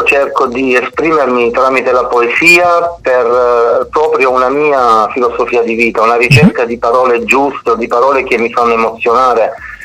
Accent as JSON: {"language": "Italian", "region": "Apulia", "country": "Italy", "accent": "Lecce dialect", "said": "andai a cantare una canzone, ti dico, nel mio dialetto, nella lingua, nel dialetto leccese."}